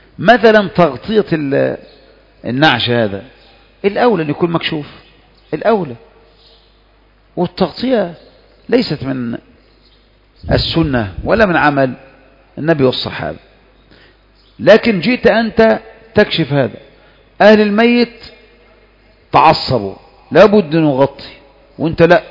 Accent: Egypt; معلوم أن التسليمة الوحيدة عندنا في مصر يعني صعبة، الناس ما يعتدونها

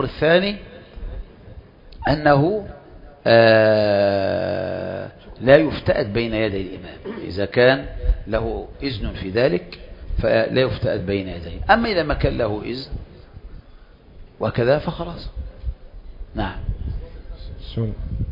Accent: Egypt; زي ما احنا دلوقتي ما يلزم الاذن عندنا في مصر

